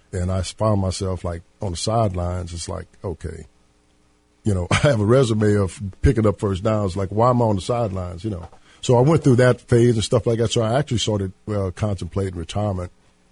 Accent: New Iberia, Louisiana, United States; I'm from New Iberia, Louisiana. It is cold up here.

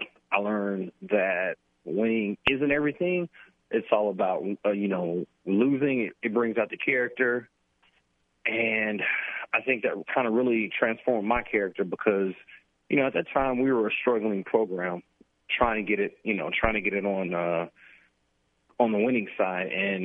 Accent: Chicago, Illinois, United States; And I'm from Chicago. Originally, I'm born in Chicago. And, yeah, my grandparents, they still live in the house that they raised me in.

